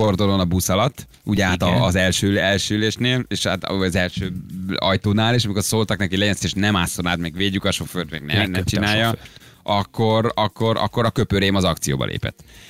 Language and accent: Hungarian; Miskolc, Borsod-Abaúj-Zemplén, Hungary; Én Miskolci vagyok, és mi teljesen normálisan viselkedünk egymással.